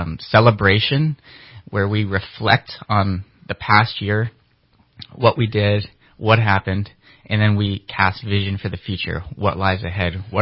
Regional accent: New Hampshire, United States; also born or lived in Boston; So I'm from New Hampshire.

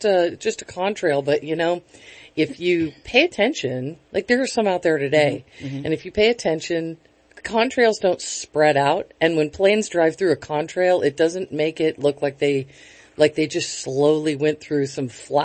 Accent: Ireland; I already picked your pocket. I'm Irish, remember?

